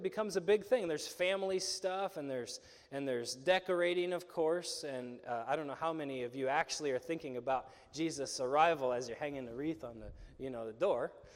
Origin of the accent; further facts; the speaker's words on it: United States; coming up as an American youth, an American boy